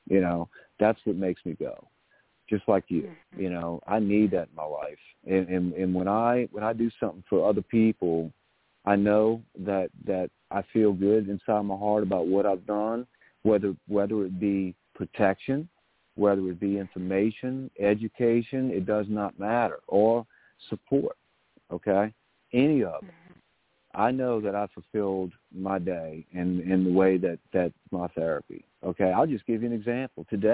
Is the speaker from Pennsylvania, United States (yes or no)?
no; Louisiana, United States; But you're not going to mess with my people down here in Louisiana.